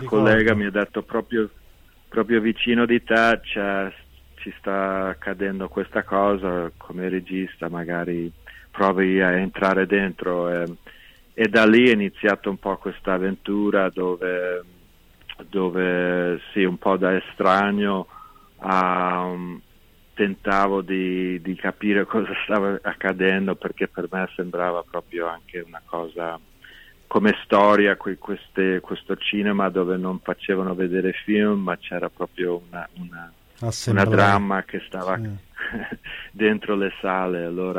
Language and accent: Italian; Chicago, Illinois, United States; also born or lived in Rome, Italy; dal 2017 al 2022-23 che ho vissuto a Roma. E originalmente sono di Chicago